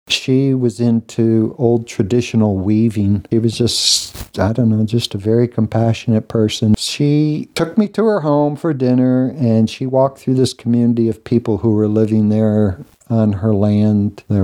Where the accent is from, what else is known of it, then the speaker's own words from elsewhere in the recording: New York, United States; I grew up in Western New York State.